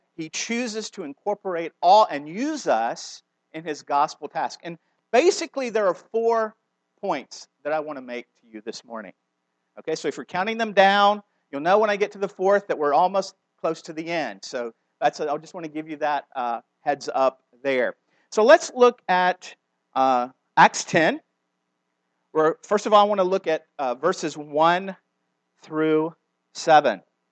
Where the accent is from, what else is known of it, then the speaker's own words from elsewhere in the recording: Atlanta, Georgia, United States; I grew up in Atlanta, okay? So I'm a Southerner.